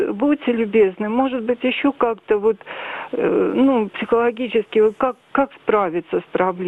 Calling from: Leningrad Oblast, Russia; Я звоню из Ленинградской области.

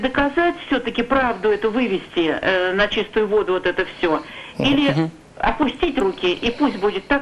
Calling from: Shchyokino, Tula Oblast, Russia; Я звоню из Тульской области.

